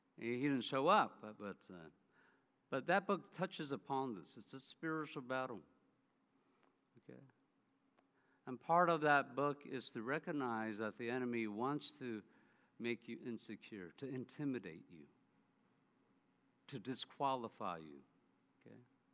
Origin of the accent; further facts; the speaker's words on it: Bethesda, Maryland, United States; I said, I'm from Bethesda, across the Potomac River.